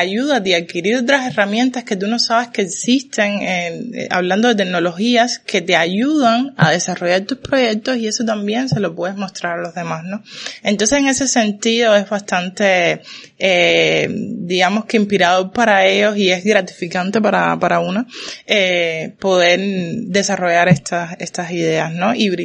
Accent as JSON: {"language": "Spanish", "town": "Calimete", "region": "Matanzas", "country": "Cuba", "tie": "born or raised there", "said": "yo nací en el campo, soy de Calimete, Matanzas"}